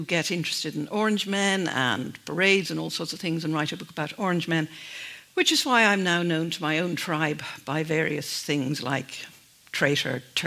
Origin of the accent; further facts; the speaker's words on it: Ireland; When I was growing up in Ireland